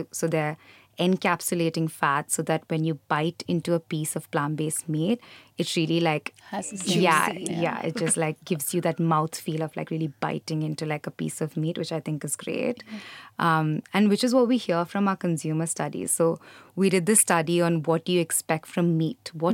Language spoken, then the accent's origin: English; Kerala, India; I come from Kerala, so I know that within Kerala itself, like just across the breadth of Kerala, we eat very different kinds of fish.